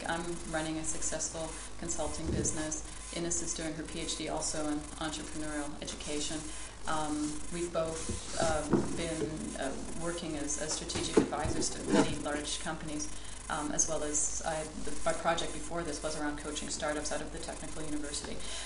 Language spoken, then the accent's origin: English; Canada; Like, I'm Canadian